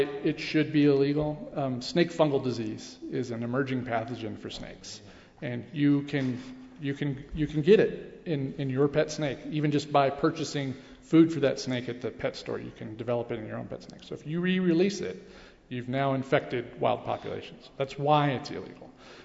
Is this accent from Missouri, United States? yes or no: yes; Missouri, United States; I grew up in Missouri.